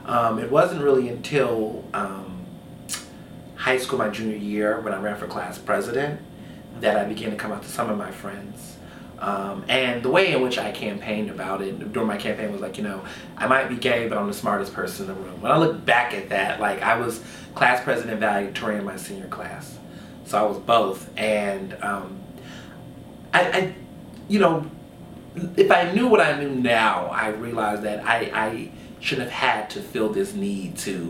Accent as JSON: {"language": "English", "region": "the South", "country": "United States", "tie": "born or raised there", "said": "Growing up in the South, you know, I was in a school with mostly black and brown kids, mostly African American and Latinx, you know, kids."}